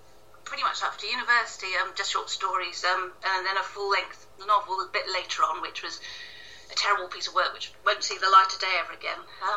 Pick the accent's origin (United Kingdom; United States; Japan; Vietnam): United Kingdom; Wales; moved away as an adult; Well, my background is that I grew up in Wales. It's set in Wales, and I grew up there from the age of 3 or 4 until leaving properly after university.